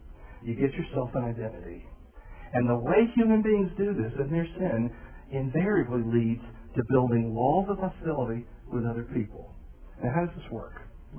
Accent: the South, United States; I'm a Southerner. Look at my bow tie. I'm a Southerner.

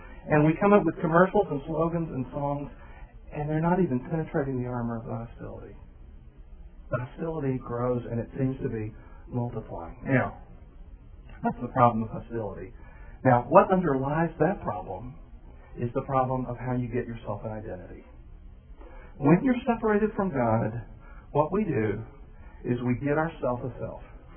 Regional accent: the South, United States; I'm a Southerner. Look at my bow tie. I'm a Southerner.

